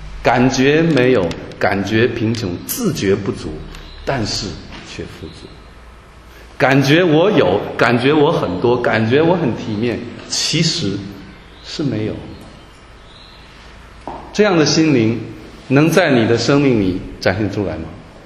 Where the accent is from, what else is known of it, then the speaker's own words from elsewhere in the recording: Taiwan; 我们台湾人很高兴